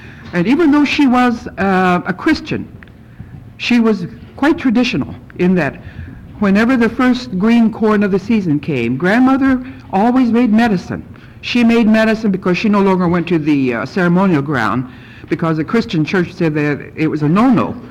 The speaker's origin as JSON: {"language": "English", "region": "Oklahoma", "country": "United States", "said": "And so, as I mentioned, I came from Oklahoma, and I look at my own particular Indian Mission Conference."}